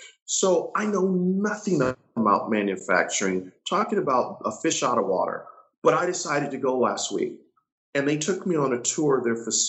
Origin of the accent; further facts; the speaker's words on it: Buffalo, New York, United States; I said, dude, I'm from Buffalo, New York.